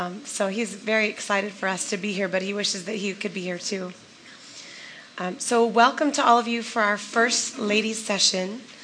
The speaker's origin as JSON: {"language": "English", "country": "United States", "said": "Of course, I'm from the United States, and I live in California now with my husband"}